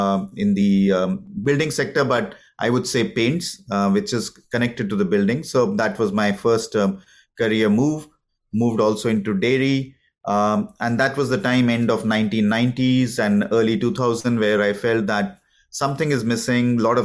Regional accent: India; moved away as an adult; I'm an Indian. I was born in India. So a big part of my life, I would say, until, if I remember correctly, until early 2000, I've been in India.

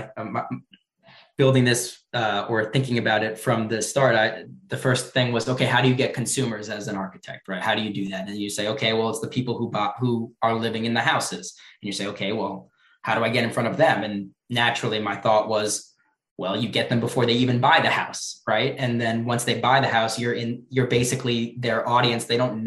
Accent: New York, United States; So we launched in New York just because naturally I'm from New York.

